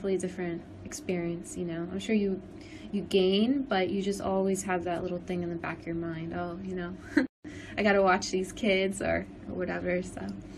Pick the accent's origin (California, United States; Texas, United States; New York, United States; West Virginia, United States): New York, United States; we're from New York, so it's like, when are we ever going to go to Poland?